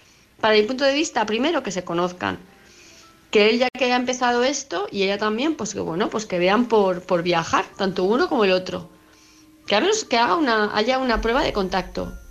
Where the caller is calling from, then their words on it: Palma, Balearic Islands, Spain; de Palma de Mallorca.